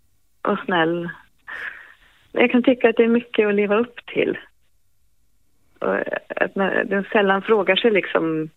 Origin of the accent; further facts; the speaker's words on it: Sweden; now in Germany; jag är ju svensk som bor i Tyskland. Och jag kommer aldrig att bli tysk. Jag kommer alltid att bli svensk i mitt hjärta.